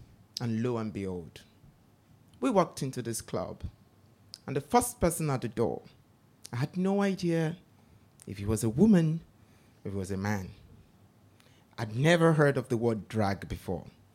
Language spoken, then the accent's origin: English; Nigeria; growing up in Nigeria isn't funny.